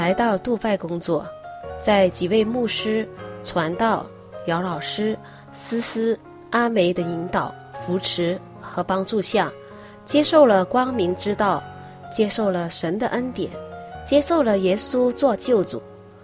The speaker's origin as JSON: {"language": "Chinese", "region": "Jiangsu", "country": "China", "tie": "born or raised there", "said": "我的家乡是在四季分明、如诗如画，位于长江三角洲的江苏省卢庙市，中国著名的长寿之乡及优秀的旅游城市。"}